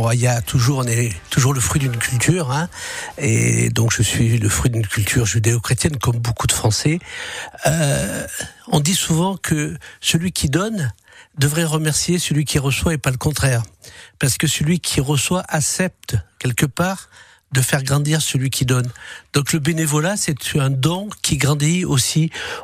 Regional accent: Mondragon, Provence-Alpes-Côte d'Azur, France; Oui, je suis originaire de Mondragon et même né à Mondragon alors qu'il n'y avait pas de maternité. Donc je suis un Vauclusien pure souche.

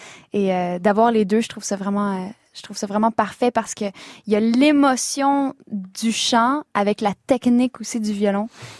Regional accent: Quebec, Canada; now in France; Et on reçoit tellement de l'amour quand on est québécois

